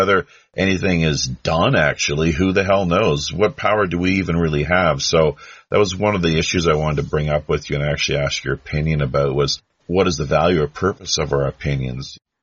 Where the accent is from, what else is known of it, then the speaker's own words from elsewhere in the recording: Canada; moved away; Even from my standpoint here, living as a Canadian expat for the past 15 years